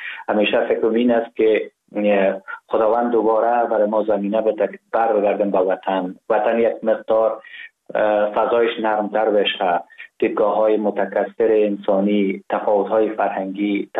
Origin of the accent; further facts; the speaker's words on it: Ghazni, Afghanistan; also born or lived in Kabul; من زاده شهر ولایت غزنی هستم. در شهر غزنی به دنیا آمدیم، دوره کودکی خود را در غزنی و کابل سپری کردیم، دوره مکتب را قسمت تا صنف 4 و 5 در کابل پشت سر نهادیم و بعدا در غزنی رفتیم